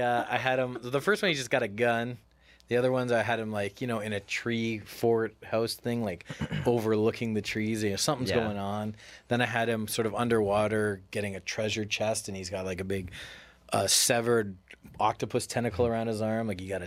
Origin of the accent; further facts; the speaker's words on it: Scarborough, Ontario, Canada; Where I grew up in Scarborough, Ontario, is a really, really ghetto building, very run down, really poor people. And it was this big apartment building.